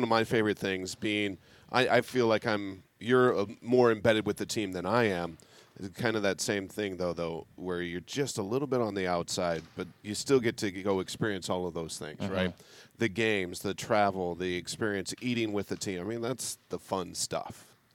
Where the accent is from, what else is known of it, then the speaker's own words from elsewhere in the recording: Denver, Colorado, United States; That's right, my hometown, for those who don't know.